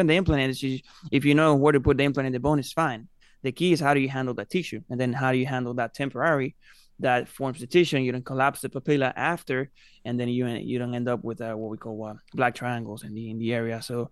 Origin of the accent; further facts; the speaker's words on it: Cuba; English is a second language; moved away as an adult; now in United States; I'm actually from Cuba. I came here when I was 18 years old.